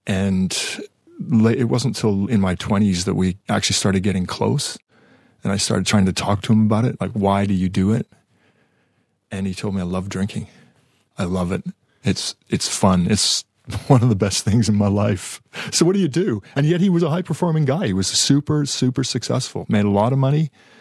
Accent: Vancouver, British Columbia, Canada; also born or lived in Toronto; I was born in Toronto in the east, and then we moved to the west in Vancouver.

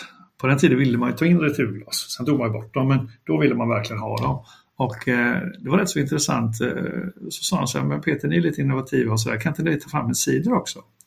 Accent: Gothenburg, Västra Götaland County, Sweden; men jag visste inte att jag kommer från Göteborg

